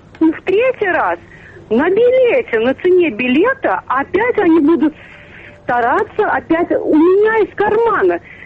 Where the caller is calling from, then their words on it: Tver Oblast, Russia; я звоню из Тверской области.